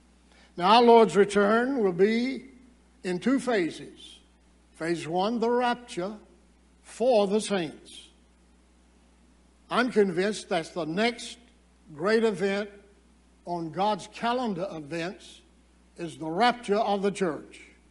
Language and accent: English; Danville, Virginia, United States; One of his meetings was conducted in a tobacco warehouse in my hometown in Danville, Virginia.